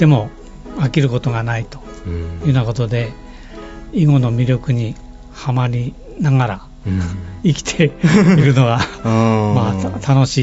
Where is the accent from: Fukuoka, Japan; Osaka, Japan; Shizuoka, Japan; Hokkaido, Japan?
Hokkaido, Japan; Sapporo; born there; 私は昭和10年10月札幌で生まれました。現在71歳です。